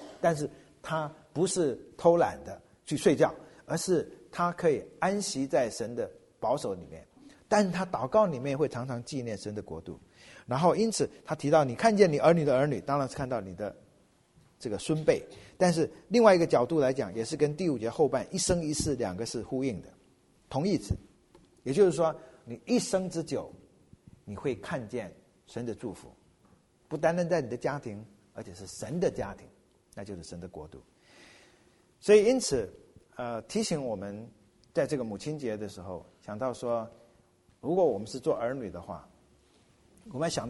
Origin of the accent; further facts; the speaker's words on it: Taiwan; 如果你记得不错，你不记得，我们台湾人都记得，因为中美建交就是台湾跟美国断交